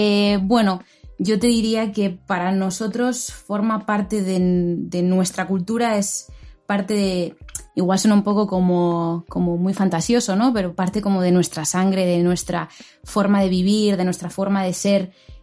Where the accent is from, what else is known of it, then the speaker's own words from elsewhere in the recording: Basque Country, Spain; la principal fuente de riqueza de Vizcaya y de Guipúzcoa, que es de donde yo soy.